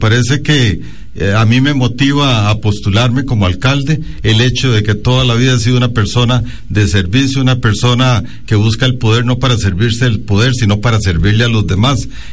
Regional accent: Alajuela, Costa Rica; also born or lived in Heredia; He elaborado la mayor parte de mi vida en Alajuela. Bien, nací en Heredia, soy hijo de padres muy humildes que me enseñaron el amor al trabajo y el esfuerzo como norma para sacar adelante los proyectos, pero la mayor parte de mi vida me he desarrollado en Alajuela

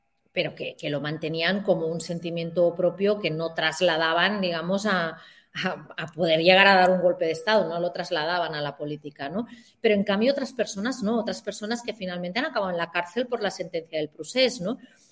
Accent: Catalonia, Spain; first language Catalan; Spanish is a second language; Sí, soy catalana, quiero a mi tierra, me encanta mi tierra, me encanta ser catalana. En mi casa hablo catalán, es mi lengua materna en mi hogar, con mi hija hablo catalán, pero nunca para mí ha sido un problema sentirme española también.

